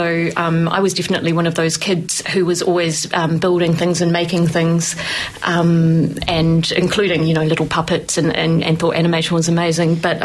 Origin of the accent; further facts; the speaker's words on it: New Zealand; So I'm originally from New Zealand